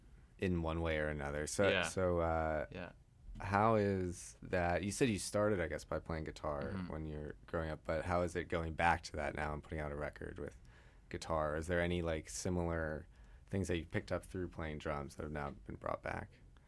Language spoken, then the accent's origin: English; United States; They didn't travel, because I'm from the States.